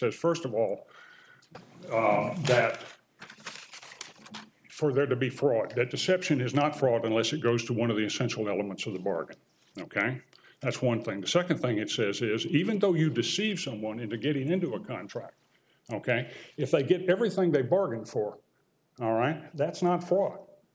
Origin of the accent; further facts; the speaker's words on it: Bexley, Maine, United States; I'm from Bexley, Maine, and I represent the appellant in this case.